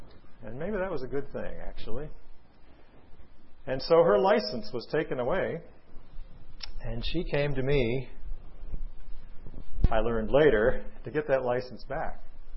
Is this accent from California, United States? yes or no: yes; Paradise, California, United States; from Paradise, California.